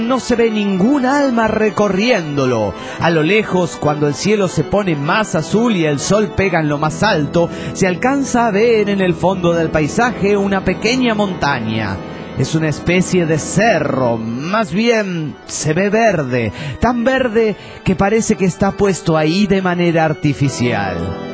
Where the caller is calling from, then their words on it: Seattle, Washington, United States; de Seattle.